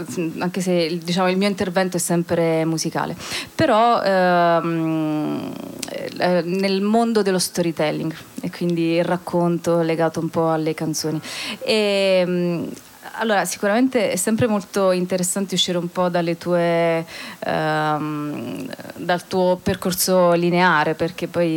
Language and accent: Italian; Molise, Italy; now in Turin, Italy; io sono molisana, ho la residenza a Firenze, vivo adesso tra Torino e Asti